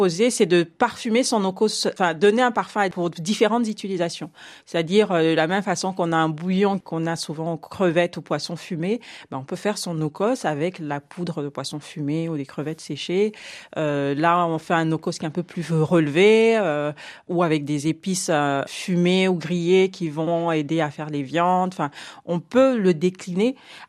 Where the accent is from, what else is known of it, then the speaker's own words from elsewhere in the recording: Gabon; Mais j'ai voulu garder aussi quelques noms gabonais pour que certains ne me disent pas « Oui, mais tu n'as mis que des noms des autres, mais des noms à nous.